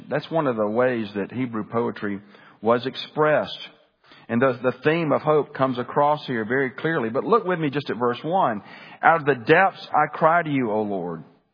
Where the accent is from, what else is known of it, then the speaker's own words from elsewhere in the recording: Birmingham, Alabama, United States; I grew up in Birmingham. That's my hometown. That's where my grandparents are from, Alabama. I've just got a lot of roots there, a lot of roots in the city.